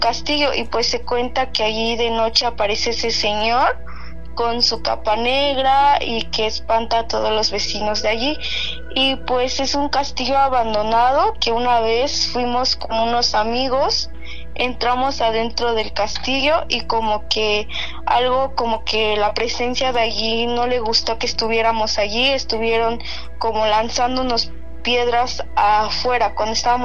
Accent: San Juan Chamula, Chiapas, Mexico; soy originaria de San Juan Chamula.

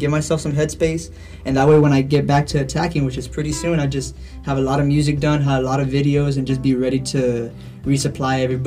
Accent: McAllen, Texas, United States; I'm pretty much from here, from McAllen. Not too far. I've gone from McAllen to Mission, far. Been all around the city.

